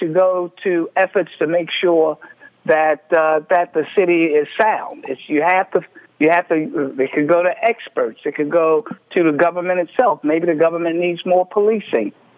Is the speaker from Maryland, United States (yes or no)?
yes; Baltimore, Maryland, United States; I'm from Baltimore. I know the element of the city